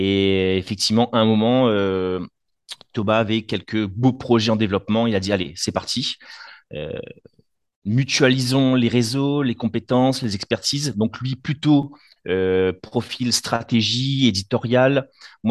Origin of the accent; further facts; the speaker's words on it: Le Tampon, Réunion, France; moved away as an adult; je suis natif de La Réunion, du Tampon. Je suis rapidement arrivé en métropole, début de vingtaine d'années.